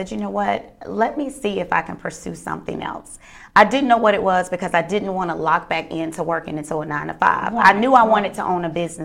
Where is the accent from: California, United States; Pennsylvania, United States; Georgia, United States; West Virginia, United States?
Georgia, United States; Atlanta; But I'm an original native from Atlanta, from SWAT. Southwest Atlanta, Georgia.